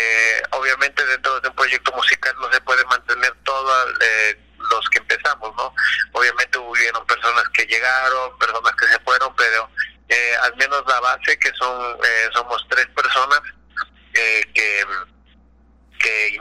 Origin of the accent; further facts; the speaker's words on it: Ecuador; porque nosotros somos de Ecuador